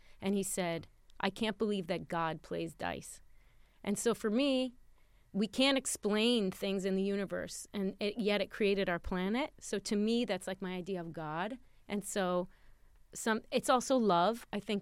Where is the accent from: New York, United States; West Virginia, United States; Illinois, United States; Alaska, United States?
New York, United States; I became, because I'm from New York and my family's like Knicks fans